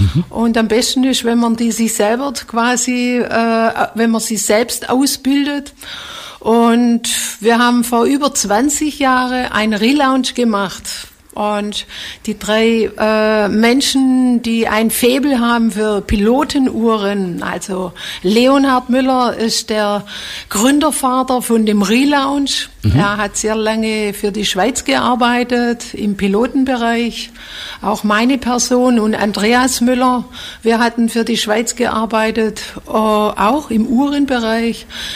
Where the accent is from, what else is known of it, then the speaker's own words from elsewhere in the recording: Baden-Württemberg, Germany; accent: Swabian; Ja, genau, ich hoffe, mich versteht jeder mit meinem schwäbischen Akzent.